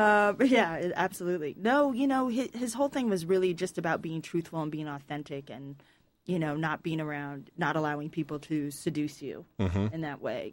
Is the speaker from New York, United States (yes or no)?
no; Hollywood, California, United States; I grew up in Hollywood below the tracks with my mom